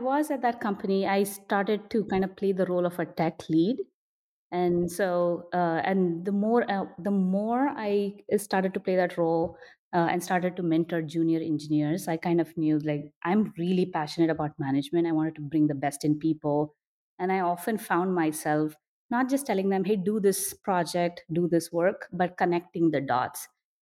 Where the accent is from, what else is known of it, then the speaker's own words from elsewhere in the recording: India; I grew up in India. I got access to computers when I was in middle school.